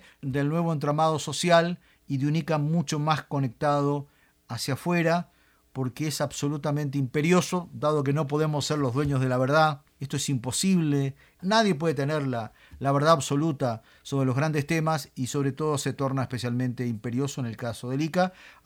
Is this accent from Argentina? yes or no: yes; Argentina; Yo hago la broma que soy un argentino humilde.